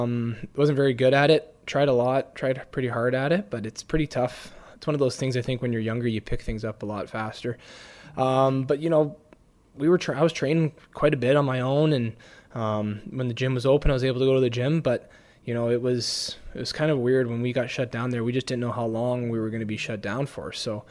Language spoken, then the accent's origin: English; London, Ontario, Canada; he's from Waterloo, I'm from London. So we're joking that we're from the same minor hockey league.